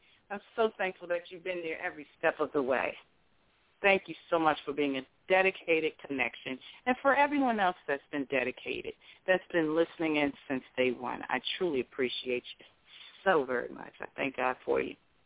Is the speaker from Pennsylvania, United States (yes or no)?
yes; Philadelphia, Pennsylvania, United States; Growing up in Philadelphia, as I mentioned in my past shows, he revealed to me that I would one day be doing this.